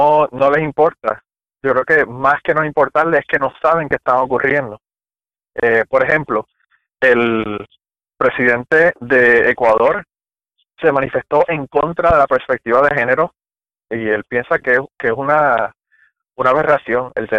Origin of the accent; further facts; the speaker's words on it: Puerto Rico; Yo estoy aquí en Kentucky, pero estoy volviendo loco con esta marcha que hubo en Puerto Rico, porque no quisiera que se dejara de hacer la perspectiva de género en mi país